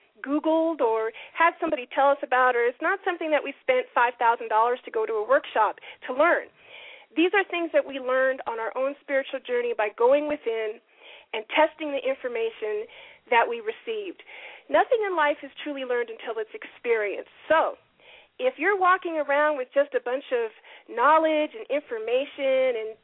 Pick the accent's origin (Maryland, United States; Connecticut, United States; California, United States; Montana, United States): Montana, United States; I grew up in Montana, nothing but white folks.